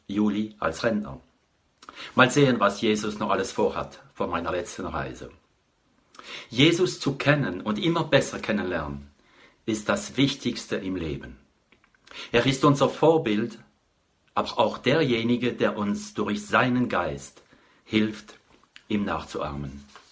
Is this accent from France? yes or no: yes; France; German is a second language; bin Franzose, wohne in der Gegend von Straßburg.